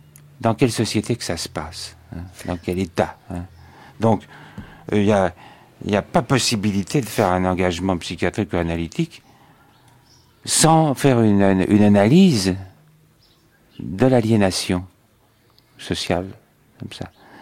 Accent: La Garenne-Colombes, Île-de-France, France; Moi, je suis de Paris. Hein, je suis né dans la banlieue, même. La banlieue de Paris, hein

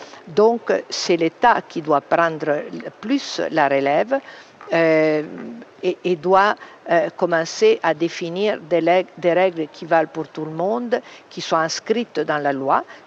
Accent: Turin, Piedmont, Italy; Moi, je viens de Turin, on avait des usines pleines. Elles sont toutes vides maintenant.

